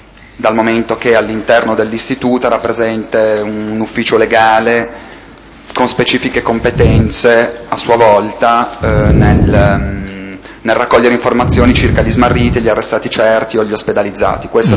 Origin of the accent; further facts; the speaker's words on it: Ceva, Piedmont, Italy; born there; sono nato a Ceva, Cuneo, il 6/2/1973.